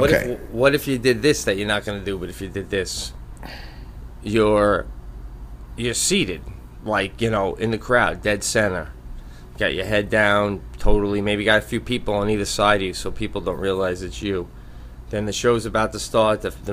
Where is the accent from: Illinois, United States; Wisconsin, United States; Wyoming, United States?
Illinois, United States; Chicago; It was in my hometown of Chicago.